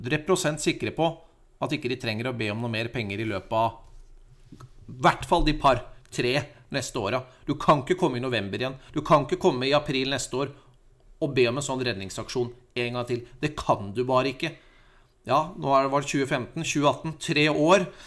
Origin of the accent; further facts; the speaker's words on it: Larvik, Vestfold, Norway; Men jeg er fra Larvik. Jeg har jobbet i Larvik håndballklubb.